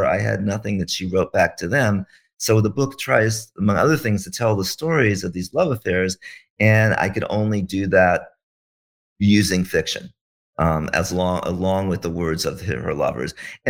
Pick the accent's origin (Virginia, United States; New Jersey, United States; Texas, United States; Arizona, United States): Virginia, United States; Charlottesville; moved away as an adult; now in Brooklyn, United States; Well, I grew up in Charlottesville in Central Virginia, but I moved to New York when I was pretty young, early 20s, and I've lived in Brooklyn pretty much ever since.